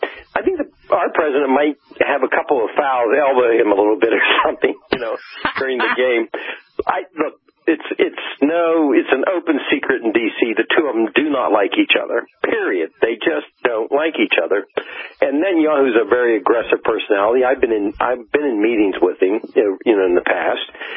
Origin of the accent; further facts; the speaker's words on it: Ohio, United States; Governor John Kasich of my home state and Ellen Ratner's home state of Ohio